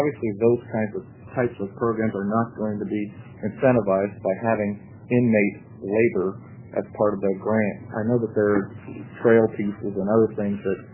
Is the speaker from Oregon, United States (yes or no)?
yes; Oregon, United States; because I'm from Southern Oregon, and we don't have anything from Southern Oregon.